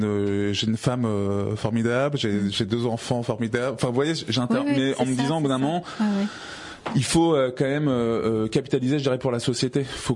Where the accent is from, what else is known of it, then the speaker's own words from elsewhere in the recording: Enghien-les-Bains, Île-de-France, France; je suis quelqu'un qui a grandi en plus dans le Val-d'Oise. Je suis né à Enghien-les-Bains, quand même.